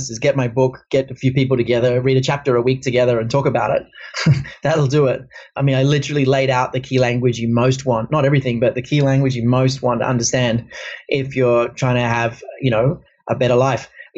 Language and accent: English; Australia; I'm originally Australian. I used to fly a lot from Sydney to New York